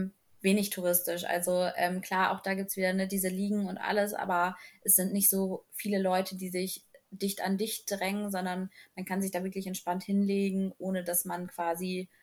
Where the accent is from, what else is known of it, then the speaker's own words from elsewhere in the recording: Cologne, North Rhine-Westphalia, Germany; born there; now in Oldenburg, Germany; Und komme aber gebürtig aus dem Raum Köln und meine beste Freundin wohnt auch noch dort in der Nähe.